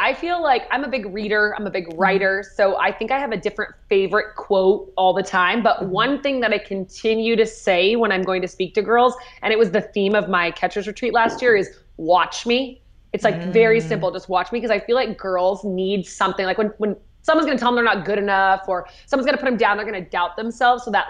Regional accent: Yorba Linda, California, United States; now in Orange Park Acres, United States; I grew up in Yorba Linda, California.

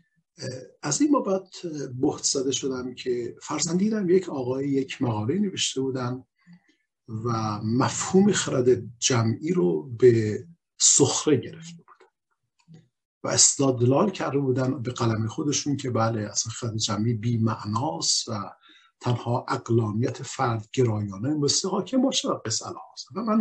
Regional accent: Iran; منم یه ایرانی هستم

